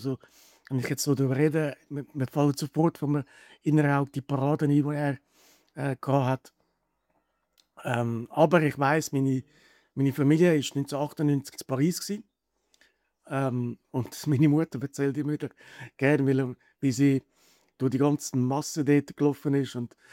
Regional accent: Germany; Ja, und dann 4 Jahre später und im eigenen Land, also Deutschland, die WM zu haben, das ist natürlich als Deutsche schön gewesen.

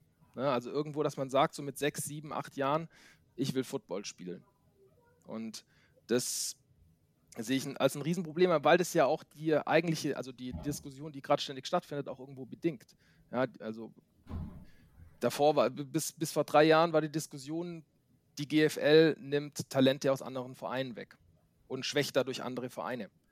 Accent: Villingen-Schwenningen, Baden-Württemberg, Germany; born there; now in Munich, Germany; ich bin 37 Jahre alt, eigentlich gebürtig aus Villingen-Schwenning in Baden-Württemberg, bin aber seit 2006 in München beheimatet

